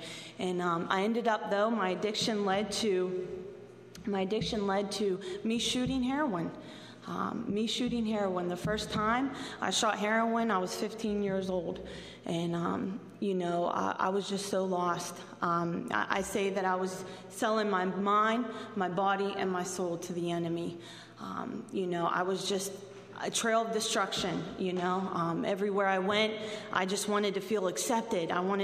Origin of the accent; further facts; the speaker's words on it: Shaler, Pennsylvania, United States; I was raised in Shaler, and I'm pretty sure you guys know where Shaler is. It's a little bit north from here.